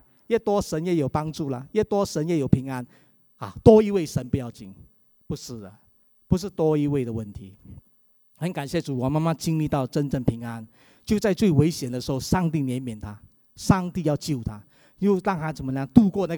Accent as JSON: {"language": "Chinese", "town": "Kulai", "region": "Johor", "country": "Malaysia", "tie": "born or raised there", "said": "我是在马来西亚长大的，我是在马来西亚罗佛州古莱一个镇。"}